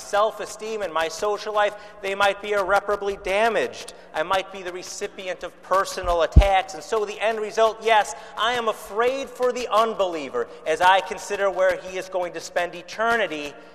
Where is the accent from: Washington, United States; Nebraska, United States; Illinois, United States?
Illinois, United States; Chicago; And believe me, I'm from Chicago, home of Al Capone, Sam Giancana.